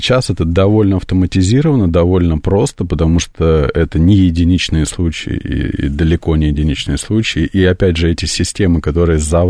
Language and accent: Russian; Moscow, Russia; мы, москвичи